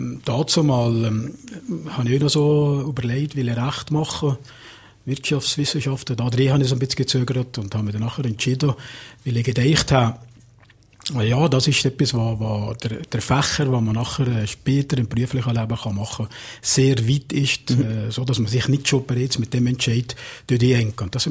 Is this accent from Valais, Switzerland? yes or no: yes; Staldenried, Valais, Switzerland; Ja, wie du sagst, also Stalderried ist wirklich meine Heimat. Immer schon gesehen und wird hoffentlich auch weiterhin bleiben.